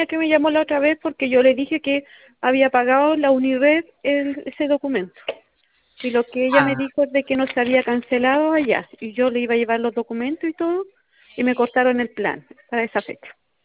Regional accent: Buin, Santiago Metropolitan Region, Chile; tenía que presenciar a Chillán porque yo soy de Buin.

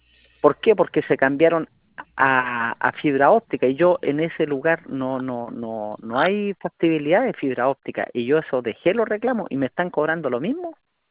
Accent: Laja, Biobío, Chile; yo vivo en Laja, yo soy de Laja, es una comuna chica, no tengo sucursal cerca

